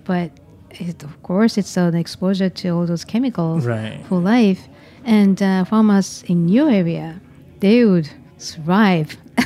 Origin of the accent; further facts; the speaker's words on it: Japan; I grew up in Japan